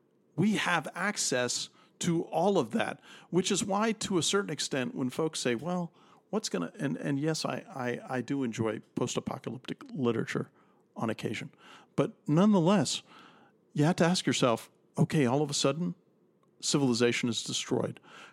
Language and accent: English; Miami, Florida, United States; I grew up in Miami, Florida. We're in Miami.